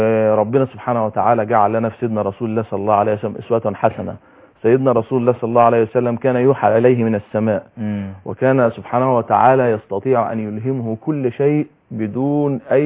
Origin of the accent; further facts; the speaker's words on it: Egypt; أنا عشان مصري